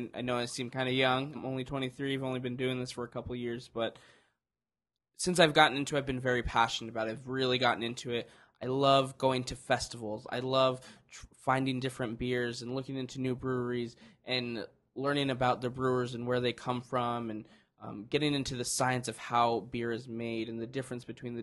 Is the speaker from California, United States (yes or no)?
yes; Redlands, California, United States; I'm from Redlands.